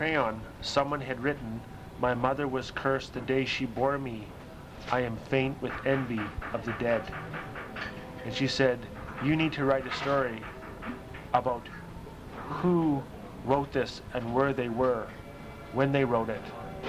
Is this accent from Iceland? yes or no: no; Fort Smith, Arkansas, United States; And at that time, when I had land in a trailer in my hometown of Fort Smith, and that's where I wrote, and I lived